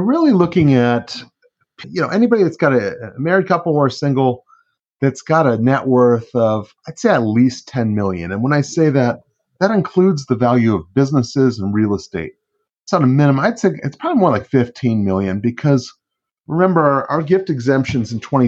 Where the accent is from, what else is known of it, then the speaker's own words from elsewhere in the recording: Arizona, United States; I grew up in Arizona, moved back here in 15.